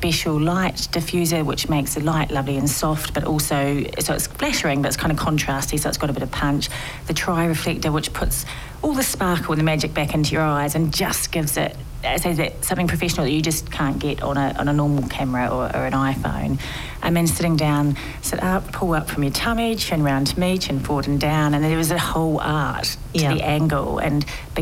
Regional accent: New Zealand; I'm from New Zealand

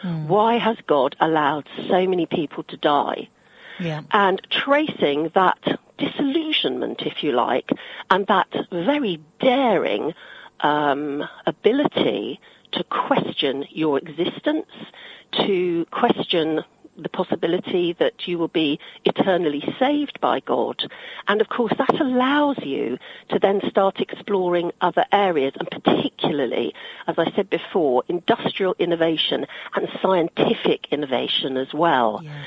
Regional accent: Chatham, South East England, United Kingdom; born there; I was born in Chatham

